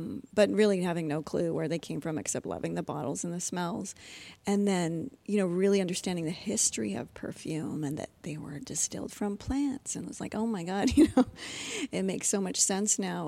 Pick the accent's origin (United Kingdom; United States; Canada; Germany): Canada; Ontario; Yeah, so I was raised in Ontario, just, like, pretty classic middle class, you know, and went to school and did all that.